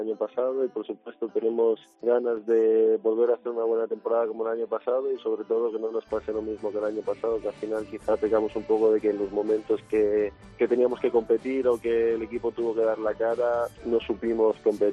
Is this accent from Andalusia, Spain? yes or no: no; Calamonte, Extremadura, Spain; Yo empecé a jugar en Mérida, porque yo soy de Calamonte, que es un pueblito pequeño, y ahí no había baloncesto.